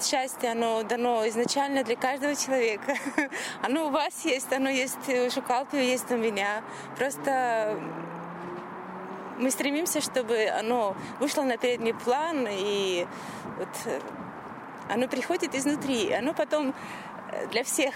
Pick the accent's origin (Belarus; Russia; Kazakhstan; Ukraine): Russia; Dagestan; born there; now in Irkutsk, Russia; Иркутск. Сейчас я в Иркутске живу, но я родилась в Дагестане.